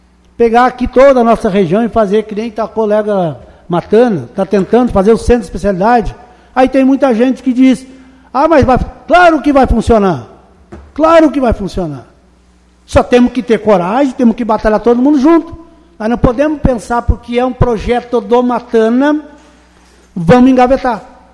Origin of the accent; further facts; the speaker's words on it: Brazil; born there